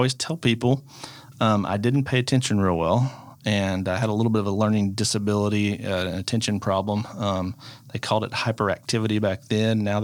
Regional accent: Rogers, Arkansas, United States; also born or lived in Fayetteville; But anyway, I was born at Washington Regional in Fayetteville, but lived my whole life in Rogers, yes.

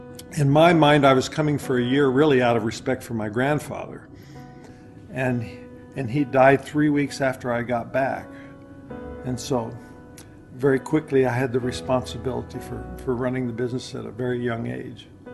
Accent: Albuquerque, New Mexico, United States; And we're from Albuquerque, New Mexico.

